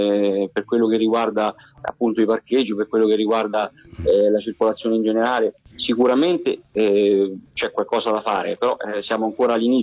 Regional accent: Assisi, Umbria, Italy; Io sono assisano, cioè la mia famiglia è di Assisi, ho sempre risieduto ad Assisi, insomma, quindi ecco, però ho svolto la mia attività lavorativa sempre nel comprensorio

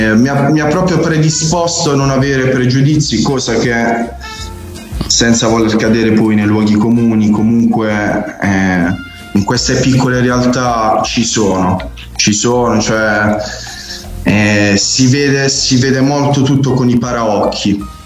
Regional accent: Bari, Apulia, Italy; io sono originario di Bari, poi ci siamo spostati in periferia, in un piccolo paese che adesso fa parte dell'agglomerato proprio della città metropolitana di Bari. Qui sono cresciuto con i baresi

